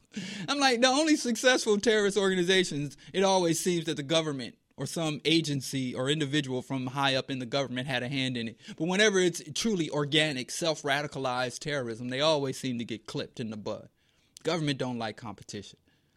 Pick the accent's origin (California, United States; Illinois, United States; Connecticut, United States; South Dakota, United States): Illinois, United States; Chicago; That is ground zero for the further ongoing gentrification of the South Side of Chicago. I'm from the South Side.